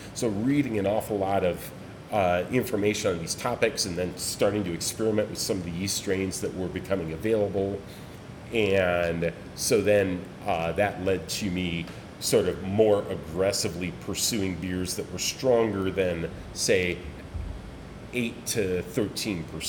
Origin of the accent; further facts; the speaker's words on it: Michigan, United States; Given that I was from Michigan